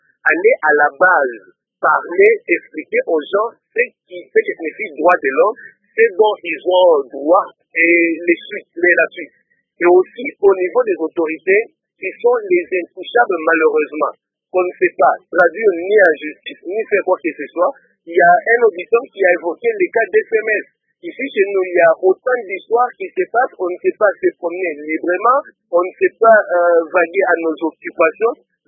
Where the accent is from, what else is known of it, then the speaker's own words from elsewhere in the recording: Mbuji-Mayi, Kasaï-Oriental, DR Congo; ici au Congo et particulièrement ici chez nous en Mbujimayi